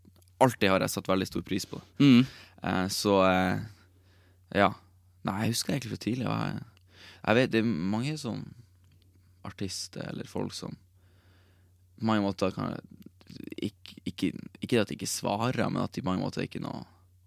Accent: Bodø, Nordland, Norway; Så Jeg kan synes i hjembyen min Kan jeg synes det kan være litt I Bodø

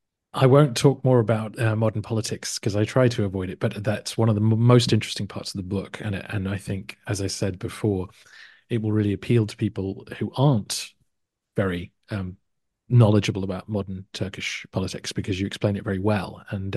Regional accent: United Kingdom

